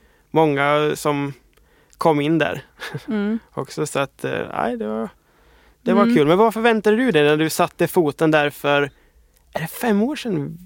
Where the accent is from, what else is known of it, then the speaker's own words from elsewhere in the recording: Småland, Sweden; jag är från Småland från början så att det är en bit bort